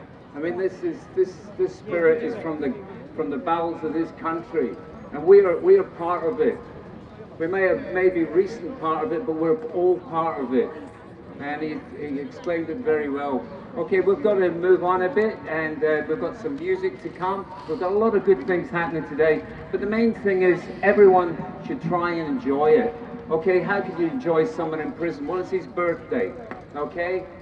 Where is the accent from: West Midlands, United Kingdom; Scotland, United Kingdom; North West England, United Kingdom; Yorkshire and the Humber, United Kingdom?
Scotland, United Kingdom; I'm not wearing this kilt by mistake, I'm actually Scottish